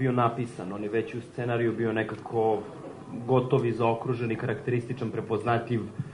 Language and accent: Serbian; Užice, Šumadija and Western Serbia, Serbia; To je srpski seljak i ja sam iz Užica, ja sam na neki način srpski seljak